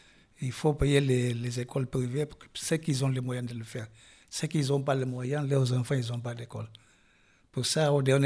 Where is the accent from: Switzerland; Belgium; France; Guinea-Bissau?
Guinea-Bissau; Bon, moi je suis originaire de la Guinée-Bissau. Je suis né en tant que Portugais et après je suis devenu Guinéen-Bissau.